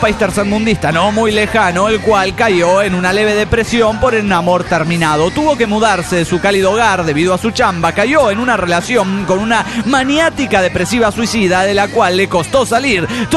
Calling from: San Salvador, El Salvador; de San Salvador, El Salvador.

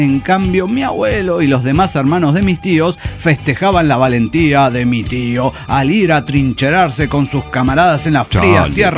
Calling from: San Salvador, El Salvador; Soy la tuitera de San Salvador, El Salvador.

